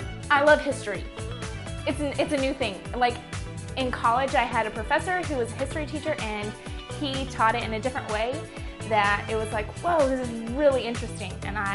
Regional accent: North Richland Hills, Texas, United States; I'm from North Richland Hills, Texas, and I am a rookie.

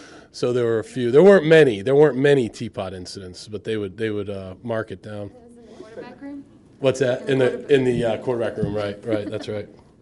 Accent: Ireland; You know, I have I'm Irish

